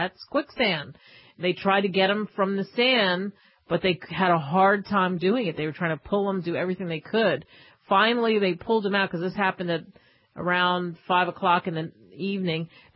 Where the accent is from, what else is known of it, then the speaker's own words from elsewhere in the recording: New Jersey, United States; it's not too far, didn't happen too far from where I grew up in New Jersey.